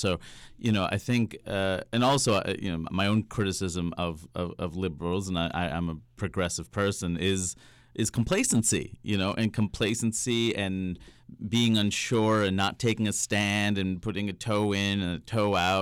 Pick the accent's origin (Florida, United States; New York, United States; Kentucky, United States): New York, United States; Jackson Heights; I grew up in Jackson Heights, New York, which might be the most diverse place of the most diverse place.